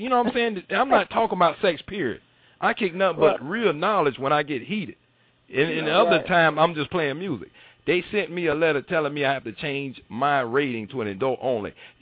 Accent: the South, United States; Oh, yeah, I'm sorry, y'all. I'm Southern.

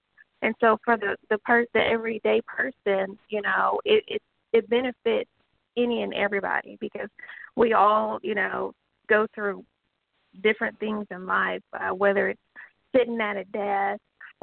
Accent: Oklahoma, United States; now in Dallas, United States; I am originally from Oklahoma. I attended the University of Oklahoma and then transferred here to go attend Parker University.

